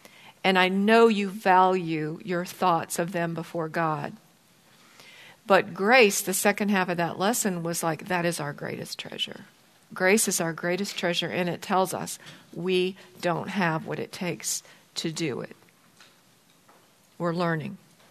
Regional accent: Bozeman, Montana, United States; as the oldest child of four, growing up in Bozeman, Montana, I had a great childhood.

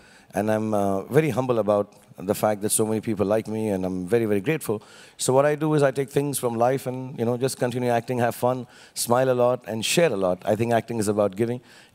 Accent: Delhi, India; I did a bit of English theater with Mr. Barry John in Delhi. I'm from Delhi.

